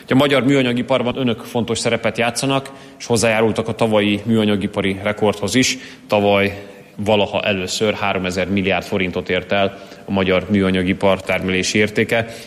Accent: Győr, Győr-Moson-Sopron, Hungary; Ahonnan én jövök, Győrből, ott az Audi gyár szokta büszkén mondani, hogy Győrből a világnak.

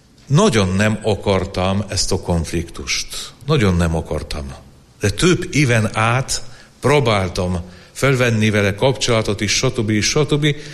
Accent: Poland; Hungarian is a second language; now in Eger, Hungary; lehet hallani, ugye, hogy nem vagyok magyar, egy szegény lengyel vagyok, egy szegény bevandorló, már 12 éve vagyok itt Egerbe, 13 éve már

